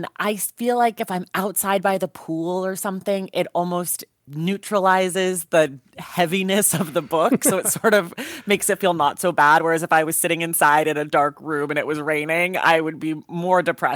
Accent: Oakland, California, United States; I am from Oakland, so I do have a bit of a hometown bias there.

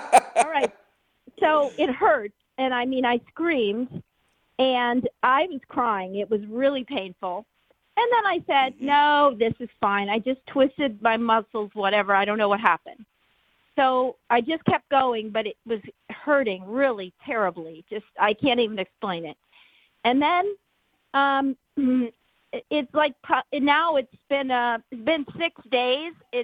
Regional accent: California, United States; I'm 61 years old. Nice. I grew up in the Bay Area, and I just retired this year as an elementary school teacher.

